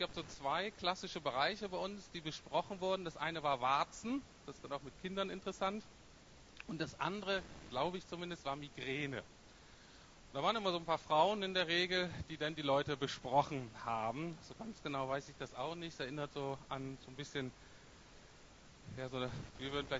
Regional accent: Bremen, Germany; Also ich komme aus Bremen-Nord, das ist gar nicht so ganz unähnlich wie Berlin.

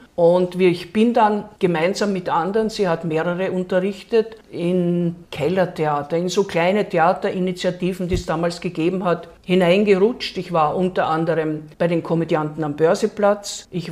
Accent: Vienna, Austria; also born or lived in Carinthia, Austria; es hat mich nicht nach Wien verschlagen. Ich bin geboren und aufgewachsen in Wien.

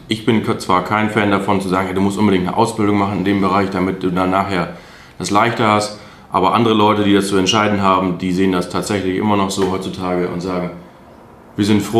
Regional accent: Altenberge, North Rhine-Westphalia, Germany; now in Diepholz, Germany; Altenberge, das ist bei Münster im Kreis Steinfurt.

